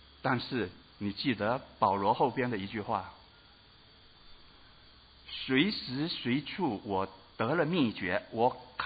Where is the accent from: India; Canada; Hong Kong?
Hong Kong; moved away as an adult; now in Australia; 我记得当年我想从香港移民到澳洲来这件事，我非常怕来澳洲